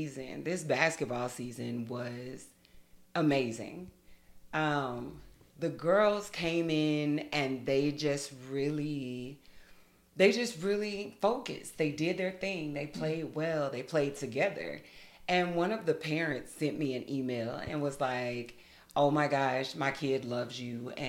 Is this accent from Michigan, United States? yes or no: no; Navasota, Texas, United States; because honestly, growing up in Navasota, slim to none.